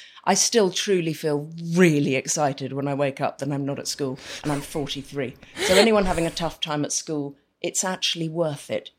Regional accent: London, United Kingdom; I grew up in Primrose Hill before it got very, very trendy, when it was still quite lentil eating and hemp wearing. It was a very cozy place to grow up.

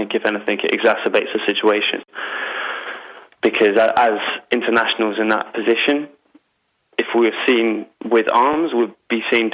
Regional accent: United Kingdom; both Andreas and myself are white European looking. I'm from the United Kingdom

